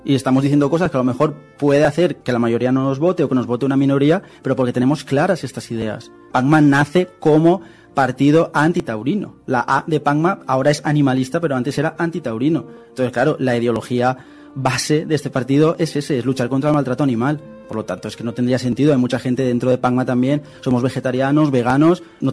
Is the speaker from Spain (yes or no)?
yes; Tabernes de la Valldigna, Valencian Community, Spain; el caso de Tabernes de la Valldigna, de donde soy yo